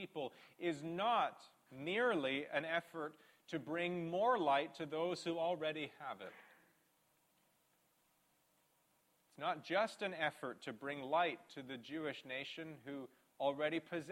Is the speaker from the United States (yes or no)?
no; Ireland; Being Irish, I probably come from a family who offered human sacrifice